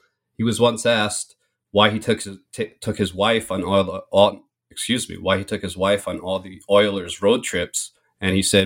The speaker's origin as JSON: {"language": "English", "region": "New York", "country": "United States", "tie": "born or raised there", "said": "as I did growing up in New York, heard stories about the devastation over the Brooklyn Dodgers leaving town."}